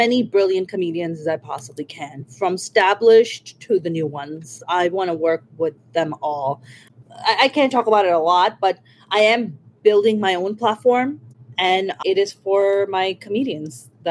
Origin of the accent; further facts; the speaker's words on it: New York, United States; I'm a New Yorker. I grew up in New York. I tend to be very direct.